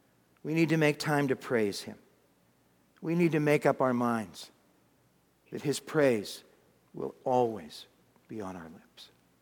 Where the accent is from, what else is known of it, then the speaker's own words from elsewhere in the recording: Massachusetts, United States; Now, I'm really going somewhere with this, but I'm from Massachusetts.